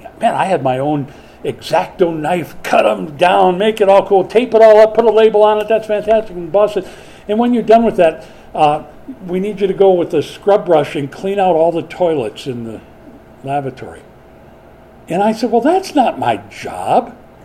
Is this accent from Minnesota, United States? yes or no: yes; Minnesota, United States; Now, I grew up in Minnesota. I know what swarms mean.